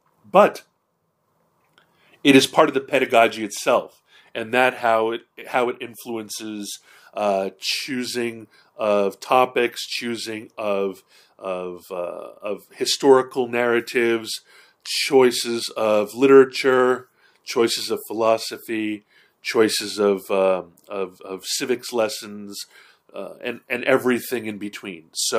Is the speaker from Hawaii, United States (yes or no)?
yes; Hawaii, United States; And I grew up in Hawaii, but I was still white in Hawaii